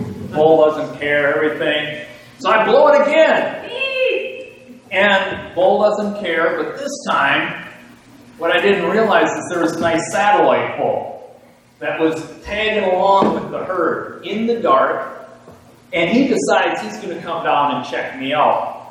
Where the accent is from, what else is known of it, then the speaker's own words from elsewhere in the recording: Wisconsin, United States; I grew up in Wisconsin, in northern Wisconsin, hunting whitetails.